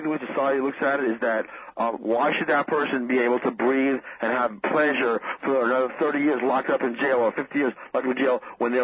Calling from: Selden, New York, United States

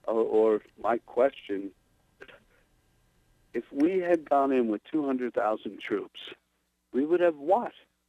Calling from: Ronkonkoma, New York, United States; Right around the corner, Ronkonkoma.

